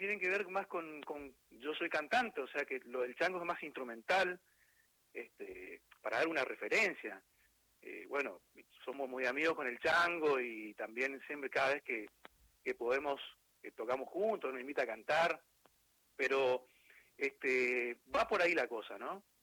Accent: Monte Carlo, Misiones, Argentina; now in Posadas, Argentina; Yo soy nacido en Monte Carlo, viví ahí hasta que me vine a estudiar música a Posadas, Misiones, a la capital. Y bueno, y después ya me fui quedando por acá, ahora vivo en Posadas

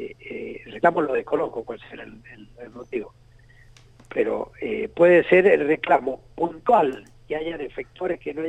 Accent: San Juan, Argentina; Claro, yo soy sanjuanino y soy cirujano.

